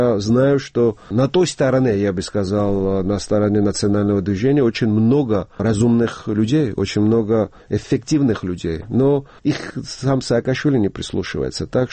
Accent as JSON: {"language": "Russian", "country": "Georgia"}